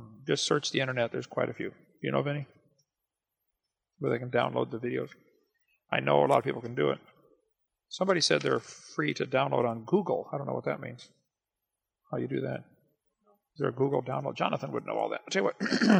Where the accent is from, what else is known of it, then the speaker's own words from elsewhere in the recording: South Africa; I am a South African, and your calling blesses me.